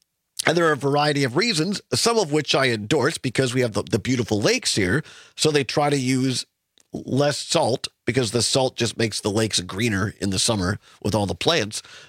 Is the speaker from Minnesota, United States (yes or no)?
no; Richland Center, Wisconsin, United States; closer to the hometown, my hometown, Richland Center, Wisconsin